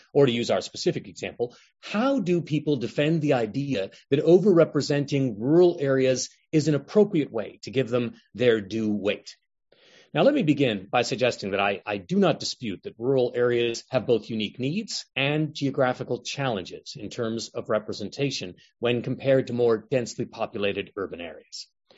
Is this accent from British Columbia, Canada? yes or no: yes; Vancouver, British Columbia, Canada; also born or lived in Williams Lake / Cassiar / Port McNeil; I'm from BC originally. I was born in Vancouver, and growing up, I lived all over BC, places like Williams Lake, Wildwood, Maclise Lake in the central interior, Cassiar in the far north, Port McNeil on Vancouver Island, and nearly every suburb of Vancouver